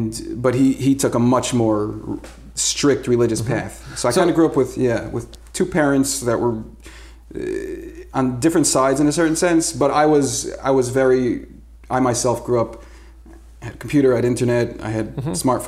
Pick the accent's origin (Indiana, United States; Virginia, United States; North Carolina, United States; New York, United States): New York, United States; Brooklyn; And I grew up in Brooklyn, in the heart of it, Kensington.